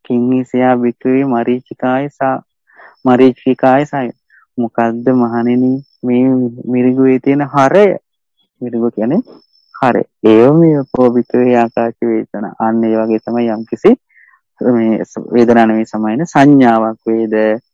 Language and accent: Sinhala; Thanamalvila, Uva Province, Sri Lanka; මගේ ගම්පලාත තනමල්ලිද